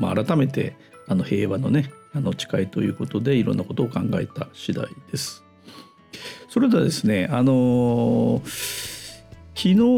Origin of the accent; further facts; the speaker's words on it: Oita, Japan; 私ももう 何十年だ大分出身なんですけども、